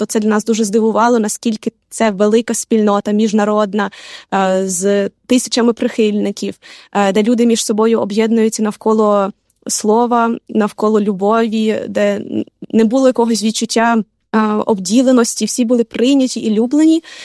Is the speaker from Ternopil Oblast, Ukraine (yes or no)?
yes; Ternopil, Ternopil Oblast, Ukraine; Ми родом з Тернополя. І це є, нас є семеро в сім'ї